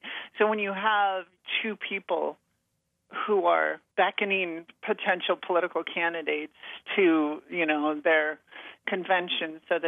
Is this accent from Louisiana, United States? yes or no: no; Montana, United States; I'm from Montana. I grew up hearing those stories about the history of the mines in places like Butte, Montana